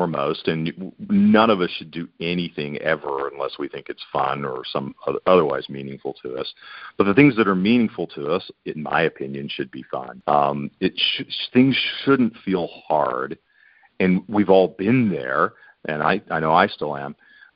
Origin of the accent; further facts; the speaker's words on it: United States; And as an American, I like things clean and organized.